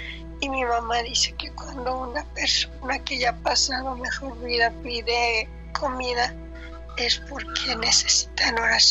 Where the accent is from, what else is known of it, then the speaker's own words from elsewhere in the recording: Chicago, Illinois, United States; also born or lived in Guadalajara, Mexico; Teníamos poco que habíamos llegado de México. Yo soy nativa de Guadalajara, pero criada en Chicago.